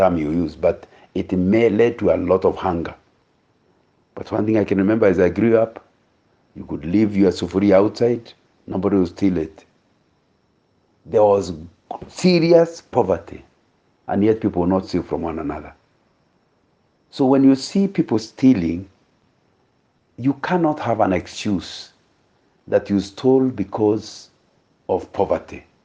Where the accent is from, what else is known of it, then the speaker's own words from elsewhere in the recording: Kenya; I grew up in Kenya in the 1950s during the emergency war.